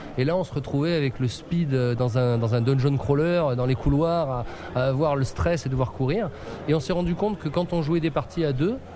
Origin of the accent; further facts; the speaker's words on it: France; J'habite à Nice, donc je suis français.